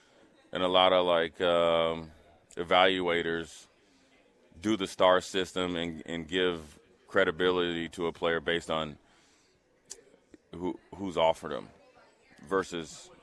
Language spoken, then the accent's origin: English; Minnesota, United States; I was from Minnesota. Not a lot of guys leaving.